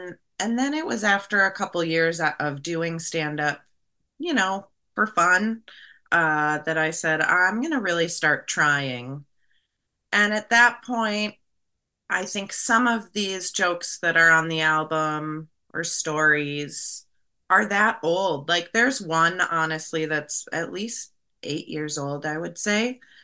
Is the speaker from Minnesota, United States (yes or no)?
yes; Minnesota, United States; I'm Minnesotan. I need a lot of outside validation.